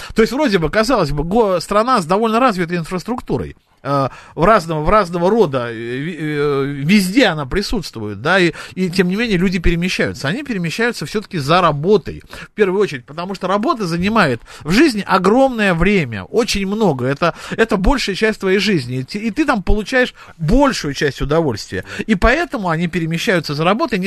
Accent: Saint Petersburg, Russia; now in Moscow, Russia; ну, я из Петербурга, да, видите, живу в Москве, но даже из Москвы я уезжал работать в Таганрог, например.

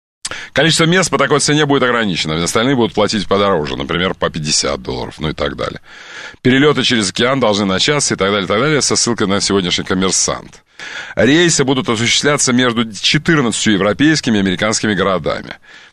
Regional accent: Volgograd, Volgograd Oblast, Russia; Я же из Волгограда поступил. Университет дружбы народов.

